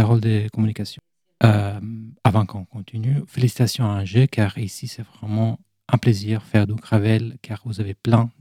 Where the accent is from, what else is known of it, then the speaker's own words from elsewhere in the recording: Italy; accent: Italian; French is a second language; Comme vous pouvez l'imaginer, j'ai un petit accent italien.